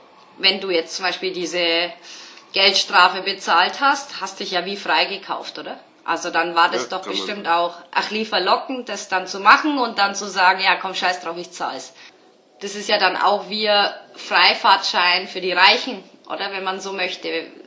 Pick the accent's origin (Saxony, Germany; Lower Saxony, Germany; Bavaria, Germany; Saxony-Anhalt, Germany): Bavaria, Germany; ich bin ja aus Bayern